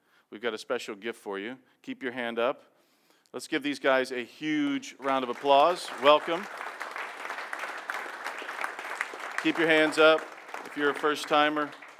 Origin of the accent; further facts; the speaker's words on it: North Miami Beach, Florida, United States; I grew up in a neighborhood in Miami that was about, it's North Miami Beach.